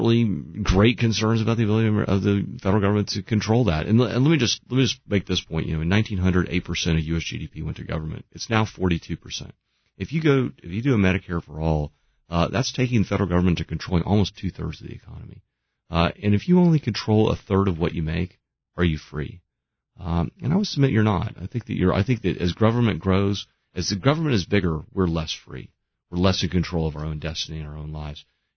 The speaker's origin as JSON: {"language": "English", "country": "United States", "tie": "born or raised there", "said": "growing up in America in the 80s"}